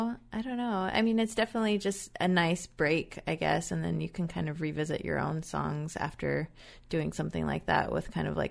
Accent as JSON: {"language": "English", "town": "Fresno", "region": "California", "country": "United States", "tie": "born or raised there", "said": "That's actually my hometown."}